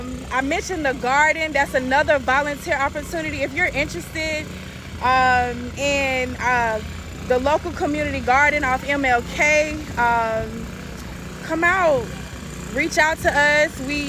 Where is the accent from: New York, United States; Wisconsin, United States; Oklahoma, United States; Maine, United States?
Oklahoma, United States; Well, growing up in Muskogee County, I learned early on the value of giving back and volunteering with the community